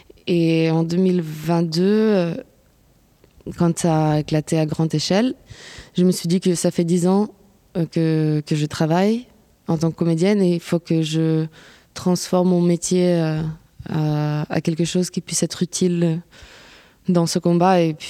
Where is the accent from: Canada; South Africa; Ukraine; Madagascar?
Ukraine; now in France; je suis ukrainienne. J'habite en France depuis 11 ans.